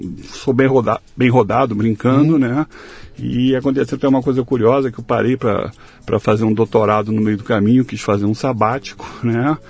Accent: Rio de Janeiro, Brazil; now in São Paulo, Brazil; Eu sou carioca, mas tô em São Paulo há 3 anos e... fiz há pouco tempo, né? Agora, 1 mês atrás, 54 anos, né? Então, okay. E estou há 3 anos aqui em São Paulo.

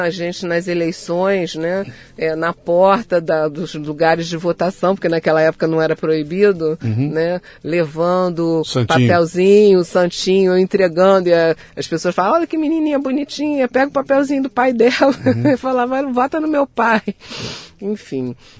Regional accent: Rio de Janeiro, Brazil; born there; Nasci no Rio de Janeiro.

